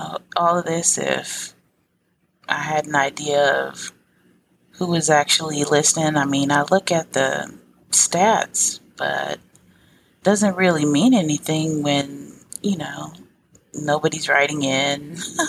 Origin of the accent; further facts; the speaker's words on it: Florida, United States; I'm from Florida. I'm not from Miami, but I'm a black woman from Florida.